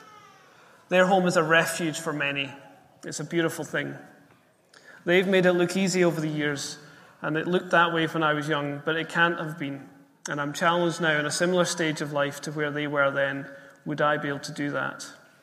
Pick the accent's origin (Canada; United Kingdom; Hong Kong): United Kingdom; Scotland; As I was writing this, I thought of good friends of mine from growing up in Ayrshire. They're a family from the church I grew up in, and they led my youth group.